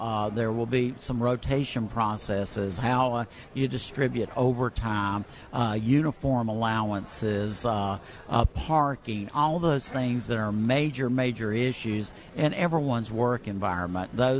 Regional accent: North Carolina, United States; the folks in Maryland, which is now my home state, originally North Carolina was

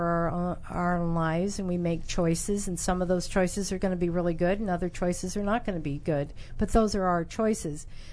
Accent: Las Vegas, Nevada, United States; I was born and raised in Las Vegas.

